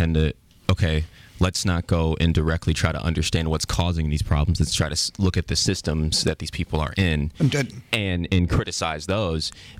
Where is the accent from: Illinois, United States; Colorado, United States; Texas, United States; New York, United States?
Illinois, United States; Chicago; Because, I mean, growing up in Chicago, I went through their public education system